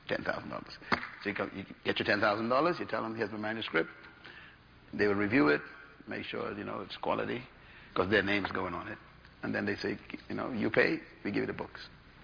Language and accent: English; Bahamas; Oh, yeah, I'm from the Bahamas. I'm a crazy man.